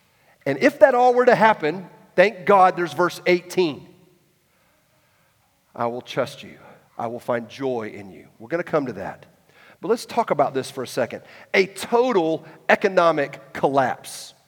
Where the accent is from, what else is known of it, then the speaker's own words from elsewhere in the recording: Atlanta, Georgia, United States; Okay, I grew up in Atlanta with a bunch of buildings and pavement.